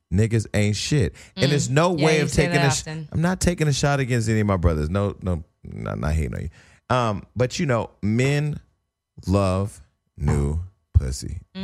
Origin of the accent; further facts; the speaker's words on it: Stockton, California, United States; I'm from Stockton, so I don't know.